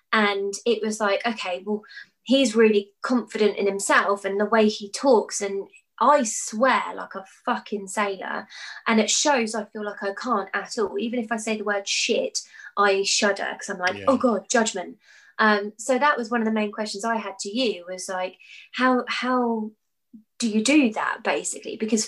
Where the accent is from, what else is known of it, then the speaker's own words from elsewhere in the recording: South East England, United Kingdom; now in Southampton, United Kingdom; I grew up in the Surrey Hills, so I used to talk quite poshly, but I've lived in Southampton for 10 years, so I've got, like, this weird mongrel-like accent that doesn't really go anywhere.